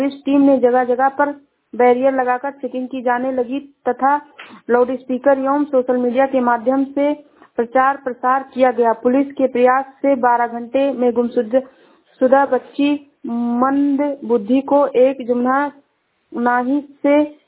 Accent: Uttar Pradesh, India; मैं जिला श्रावस्ती से हूँ।

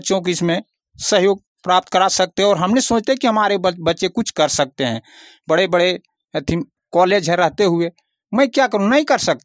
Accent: Uchchakhana, India; मैं ग्राम उच्चाखाना के रहने वाला हूं।

